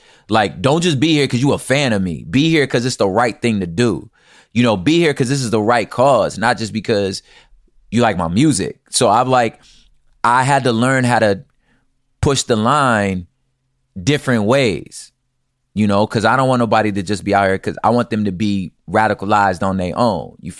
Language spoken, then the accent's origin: English; East Los Angeles, California, United States; oh, it's cool, I'm from East Los. I understand the nuances.